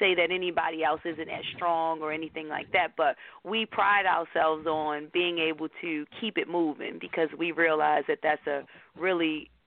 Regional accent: Baltimore, Maryland, United States; So it was great growing up in Baltimore. It's what made me the woman I am today.

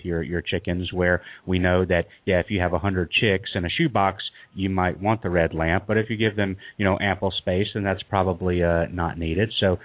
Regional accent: the South, United States; accent: southern; So my southern accent doesn't actually destroy it

